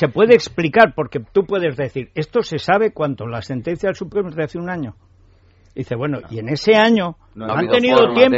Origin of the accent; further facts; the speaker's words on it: Aragon, Spain; Pero es que hay, al lado de mi pueblo, bajando Albarracín en Gea, que tú conoces esa carretera, que está muy bien